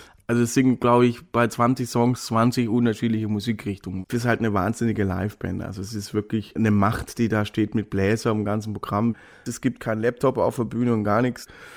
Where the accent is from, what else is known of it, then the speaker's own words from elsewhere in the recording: Baden-Württemberg, Germany; Sobald ich den Slang höre, bin ich halt in meiner Heimat wieder.